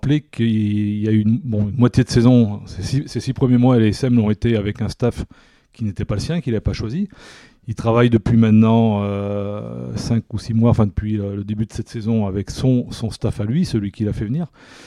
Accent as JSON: {"language": "French", "region": "Auvergne-Rhône-Alpes", "country": "France", "said": "il peut geler tard chez nous en Auvergne."}